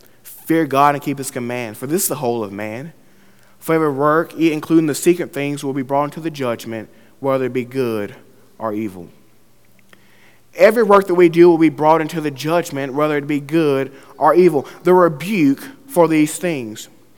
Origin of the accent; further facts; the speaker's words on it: Mobile, Alabama, United States; I'm from Mobile, and I know about hurricanes a great bit, and I live about 5 minutes from the water.